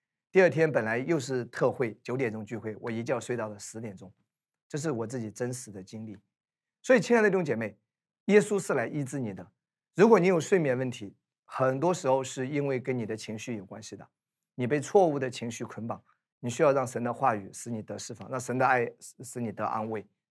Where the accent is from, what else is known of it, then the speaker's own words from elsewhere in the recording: China; 所以我自己也是土生土长的中国的